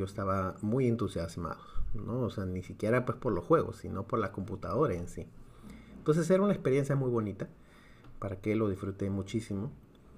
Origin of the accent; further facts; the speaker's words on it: Peru; soy de Perú, tengo 36 años